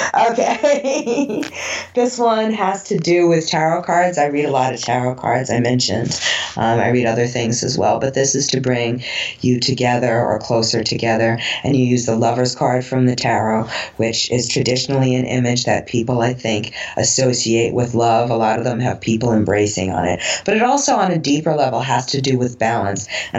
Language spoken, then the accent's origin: English; Brooklyn, New York, United States; We're talking Brooklyn here. You know, I grew up in, well, I grew up in Bay Ridge, and then I went to school in Park Slope